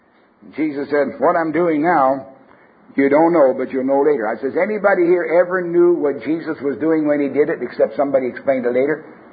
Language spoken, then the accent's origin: English; Canada; born there; Don't tell me I'm a Canadian by birth.